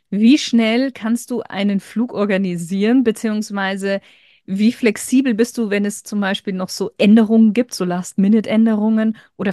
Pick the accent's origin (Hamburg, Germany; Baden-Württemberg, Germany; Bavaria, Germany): Bavaria, Germany; Landshut; born there; Landshut habe ich ja gerade so geschmunzelt, weil das ja mein Geburtsort quasi ist.